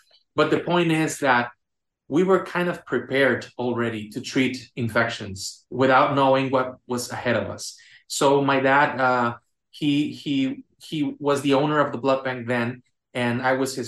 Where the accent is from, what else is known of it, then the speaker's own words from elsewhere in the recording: Tijuana, Baja California, Mexico; I come from a tough town of Tijuana. I grew up in Tijuana